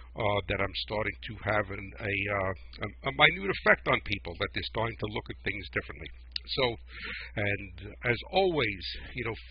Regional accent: New Jersey, United States; That sounds like I'm from New Jersey. I didn't mean to say that. I am from New Jersey. But sounds like I'm from Brooklyn.

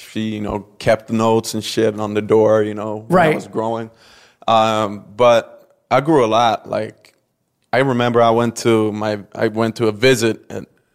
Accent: Kinna, Västra Götaland, Sweden; That's my hometown.

